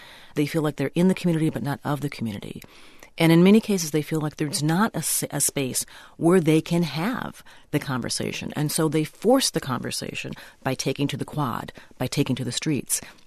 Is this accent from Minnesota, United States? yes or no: yes; Minnesota, United States; maybe it's because I'm a Minnesotan and so there's, you know, optimism is just sort of baked in my DNA.